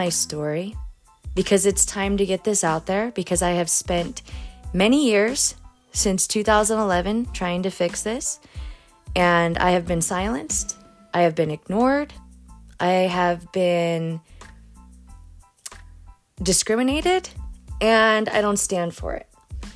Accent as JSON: {"language": "English", "town": "Florence", "region": "Colorado", "country": "United States", "tie": "born or raised there", "said": "I'm a 35-year-old Mexican-American woman born and raised in Florence, Colorado. I'm a born U.S. citizen."}